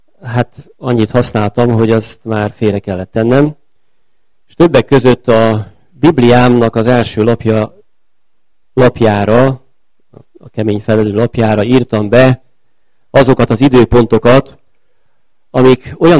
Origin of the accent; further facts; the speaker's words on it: Békés, Hungary; born there; én Békésre tartozom, tehát ezért is említettem ezt, hogy itt születtem, és itt nyertem Szent Szellem kerességet.